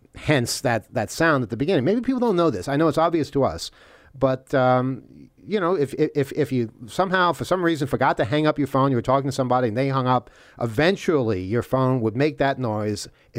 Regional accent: Canada; if my vote as a Canadian would count

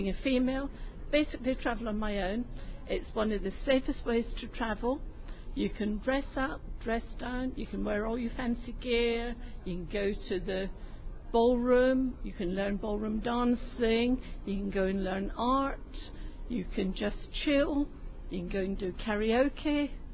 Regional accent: Glasgow, Scotland, United Kingdom; But I'm originally from Scotland and Glasgow.

